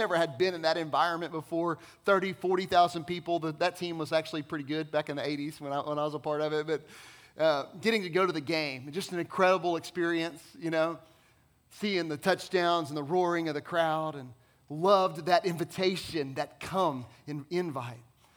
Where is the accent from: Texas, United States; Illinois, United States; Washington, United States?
Texas, United States; Dallas; I grew up in Dallas-Fort Worth, 1.5 hours away in Waco, Texas, is Baylor University.